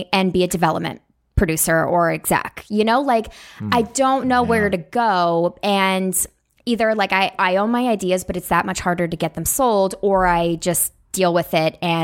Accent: Phoenix, Arizona, United States; I grew up in Phoenix and I was a writer.

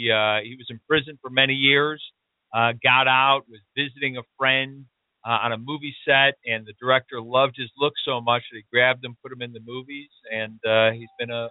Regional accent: Chicago, Illinois, United States; I grew up in Chicago.

